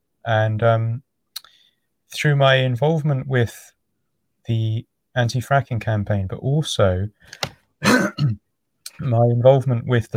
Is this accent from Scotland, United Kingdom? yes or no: no; London, United Kingdom; Right now I'm in Devon, which is in the southwest. Gotcha. I'm from London originally.